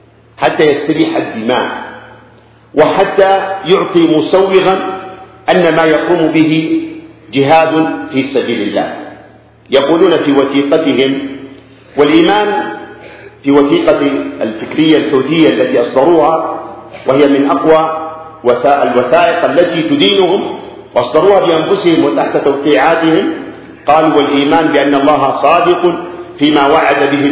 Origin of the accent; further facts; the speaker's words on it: Yemen; تلك الحروب لا تضعفهم بل تقويهم وتجعلهم يستفحلون في بلادنا اليمن.